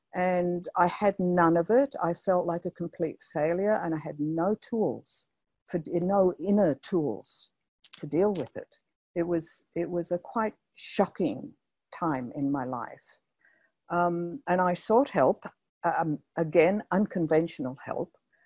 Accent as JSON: {"language": "English", "country": "Australia", "moved": "yes", "lives_now": "Vancouver, Canada", "said": "Originally, I'm from Australia a long time ago, but I'm actually in Vancouver, Canada, and that's been my home for many years now. So I'm both Australian and Canadian, and I'm at home in Canada."}